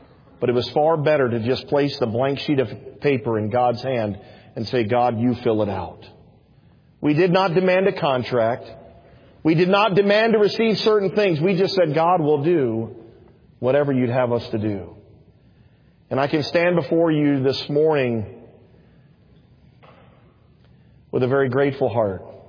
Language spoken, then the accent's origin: English; Fairfax, Virginia, United States; I was born and raised in Fairfax, Virginia.